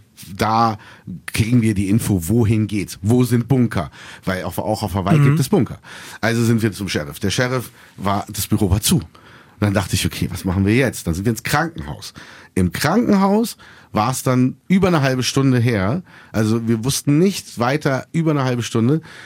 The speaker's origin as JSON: {"language": "German", "region": "Berlin", "country": "Germany", "said": "auch als Berliner."}